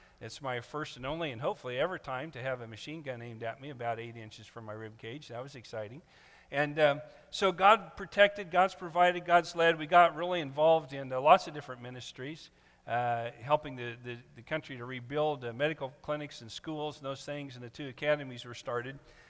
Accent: Kansas, United States; Number two, I'm from Western Kansas, a dry land wheat farm.

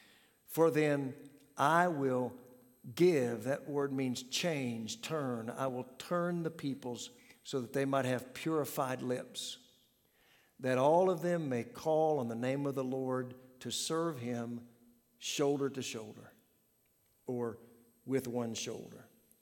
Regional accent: Pawhuska, Oklahoma, United States; I mentioned to you earlier that I grew up in Pawhuska, which is the county seat of Osage County, which is big grassland

